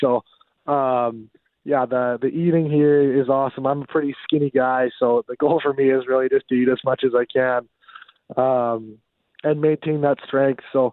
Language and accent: English; Canada; I feel like just as a Canadian, watching the World Juniors on Boxing Day